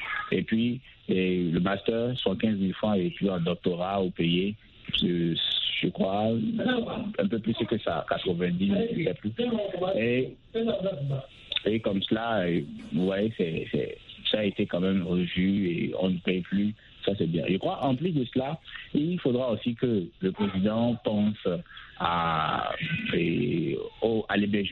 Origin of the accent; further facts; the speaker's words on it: Benin; C'est vrai que les choses deviennent encore plus compliquées ici, chez nous au Bénin